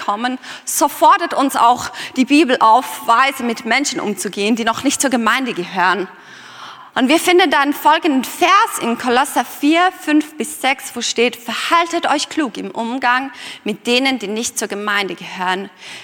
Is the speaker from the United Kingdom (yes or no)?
no; Switzerland; Und ich bin Schweizerin und von meiner Persönlichkeit total indirekt.